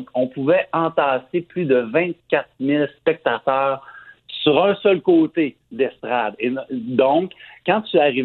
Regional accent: Quebec, Canada; Je suis un Québécois, mais je suis aussi un Canadien.

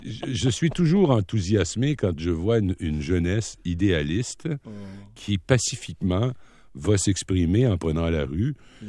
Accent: Rimouski, Quebec, Canada; il est inclus dans mon patelin natal, la Rimouski.

